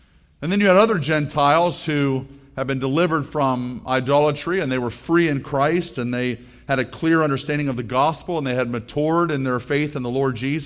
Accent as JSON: {"language": "English", "region": "Florida", "country": "United States", "tie": "born or raised there", "said": "I grew up in South Florida, and it wasn't until I was an adult, even maybe after I was married, that I even had heard about any kind of a situation where women were not supposed to or allowed to wear pants."}